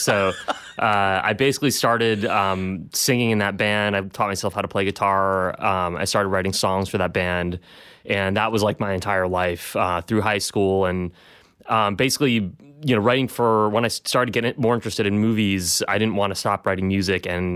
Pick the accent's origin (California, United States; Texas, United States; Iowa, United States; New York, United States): New York, United States; Queens; also born or lived in Hastings; I grew up in Queens and then I moved to Hastings.